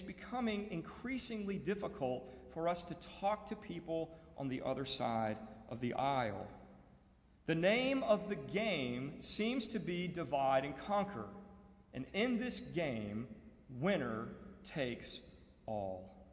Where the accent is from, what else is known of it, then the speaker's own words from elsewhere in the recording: United States; As an American, as a Christian, as a parent, as a human being with a conscience